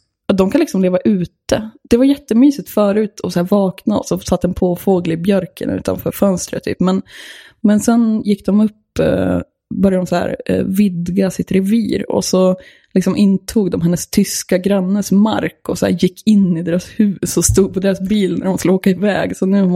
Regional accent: Sollefteå, Västernorrland County, Sweden; born there; BB i Sollefteå. Mm. Där föddes jag.

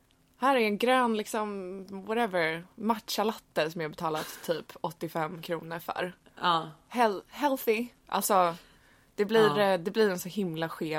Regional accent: Sweden; när jag växte upp i Sverige

